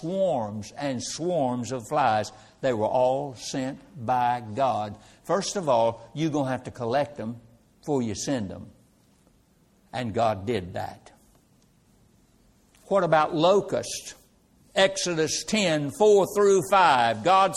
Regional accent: North Carolina, United States; I came from North Carolina, spent the first 20 years of my life in North Carolina

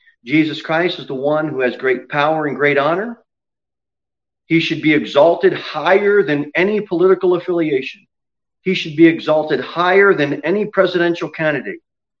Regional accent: United States; born there; I'm thankful I was born in the United States.

